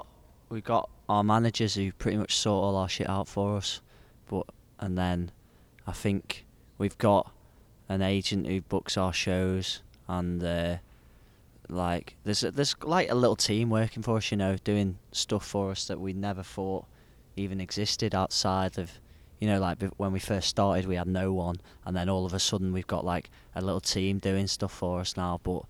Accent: Southport, North West England, United Kingdom; now in Leeds, United Kingdom; I grew up in Southport, which is like near Liverpool, but I came to Leeds to make beats

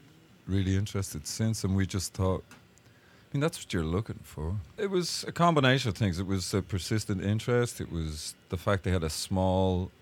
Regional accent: Dublin, Leinster, Ireland; moved away as an adult; now in London, United Kingdom; I grew up in Dublin, Ireland, formed a band

